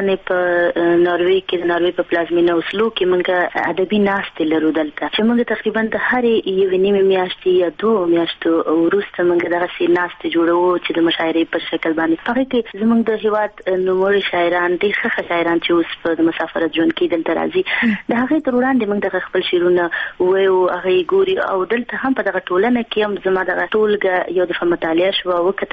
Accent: Afghanistan; زما ماشومتوب یوازې زما نه بلکې د کروڑونو ملیونونو افغانانو چې د جنګ تاوتریخوالی په ډېر زیات و

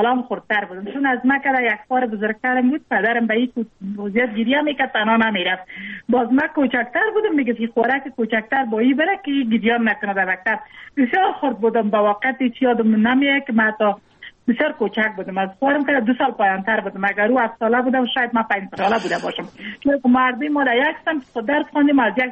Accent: Jowzjan, Afghanistan; ما مکتب در ولایت جوزجان خواندیم، چون متولد ولایت جوزجان هستم.

